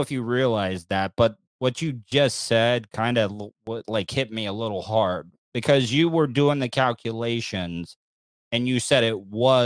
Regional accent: United States; I agree, but I'm just telling you, as an American, we only do things that interest us.

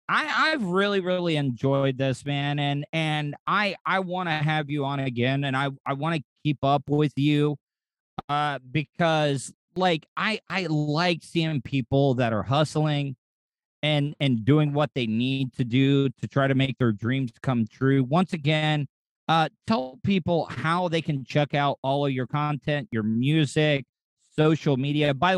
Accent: the South, United States; Now, you know, growing up in the South and stuff, it was all about country music and rock and roll

